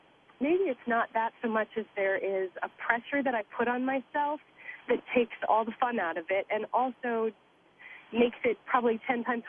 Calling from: Brooklyn, New York, United States; Calling from Brooklyn.

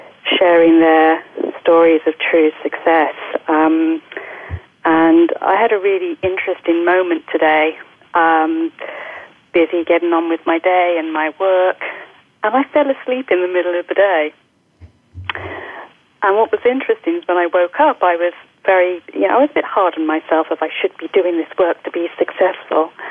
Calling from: South East England, United Kingdom; Oh, hi, Erin and Shia. I'm calling from Oxfordshire, England.

